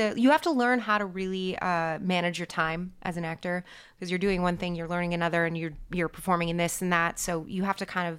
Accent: New York, United States; So we're both here from New York.

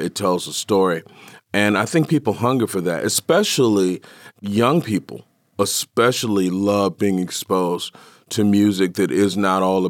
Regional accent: Detroit, Michigan, United States; as a kid growing up in Detroit, I actually watched

